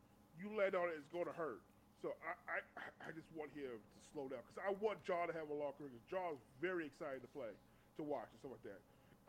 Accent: California, United States; Warriors is my team. I'm from NorCal.

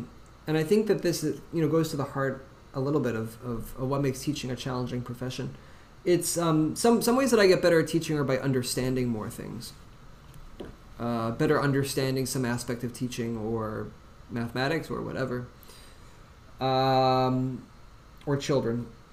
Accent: Midwest, United States; I'm not actually as provincial as many New Yorkers because I'm from the Midwest of the country.

